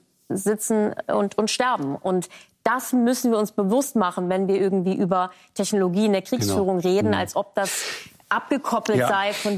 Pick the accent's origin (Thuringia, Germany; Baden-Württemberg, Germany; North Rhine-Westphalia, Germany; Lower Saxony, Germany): North Rhine-Westphalia, Germany; ich komme aus dem Grenzbereich irgendwie in NRW noch ein Begriff, weil da der Westwall lang geht.